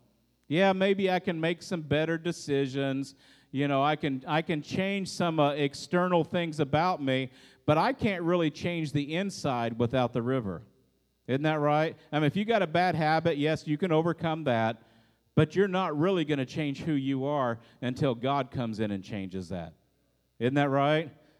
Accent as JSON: {"language": "English", "region": "Texas", "country": "United States", "tie": "born or raised there", "also_born_or_lived": "Hawaii", "said": "I grew up in Texas. Yes, we went to the Gulf of Mexico."}